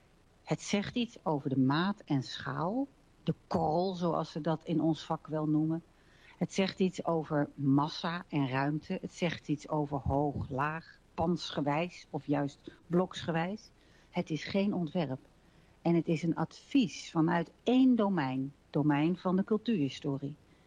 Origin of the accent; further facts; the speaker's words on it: Midlaren, Drenthe, Netherlands; ben ik geboren en getogen in Midlaren